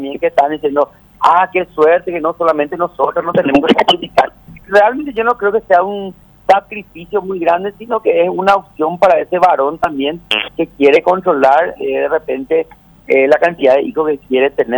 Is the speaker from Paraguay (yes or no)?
yes; Paraguay; vamos a mejorar muchísimo como sociedad paraguaya, ¿verdad?